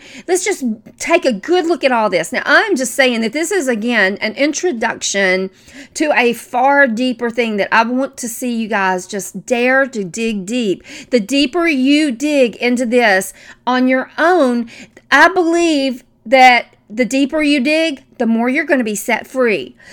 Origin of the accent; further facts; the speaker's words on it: the South, United States; My voice is quirky, for heaven's sake. I'm from the South.